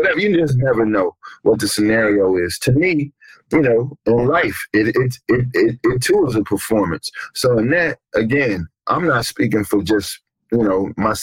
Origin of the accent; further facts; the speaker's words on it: Ferguson, Missouri, United States; Again, growing up in Ferguson, that all of that has me semi-sensitive on what can happen